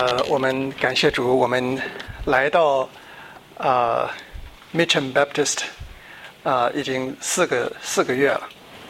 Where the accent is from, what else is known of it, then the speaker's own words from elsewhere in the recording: China; now in Australia; 我们原来在中国的时候，我们说我们叫游击队啊